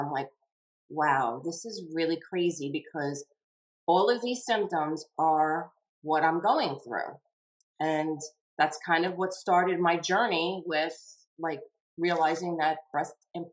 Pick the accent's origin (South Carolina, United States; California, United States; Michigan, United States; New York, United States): New York, United States; Long Island; I'm from Long Island, New York.